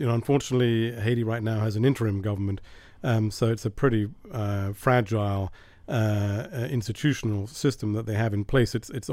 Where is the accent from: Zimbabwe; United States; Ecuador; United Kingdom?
United Kingdom; I'm British, and that means English, Englishman in French.